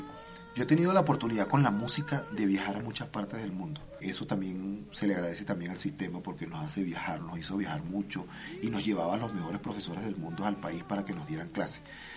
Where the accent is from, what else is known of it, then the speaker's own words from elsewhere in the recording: Venezuela; now in Colombia; es realmente un sistema muy increíblemente grande en mi país. Mira, por darte referencia, yo les hablo de Barquisimeto, que es, Barquisimeto es la capital musical de Venezuela, así como llaman aquí a Ibagué.